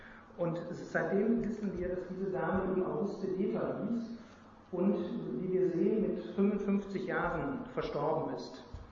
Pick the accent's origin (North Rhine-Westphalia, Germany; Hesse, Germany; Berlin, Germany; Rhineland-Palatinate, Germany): North Rhine-Westphalia, Germany; Ich komme aus dem Ruhrgebiet und da kennt eigentlich jeder diesen Typ.